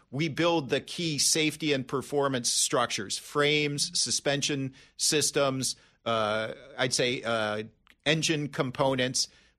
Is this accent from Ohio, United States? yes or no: yes; Cleveland, Ohio, United States; I grew up blue collar in Cleveland.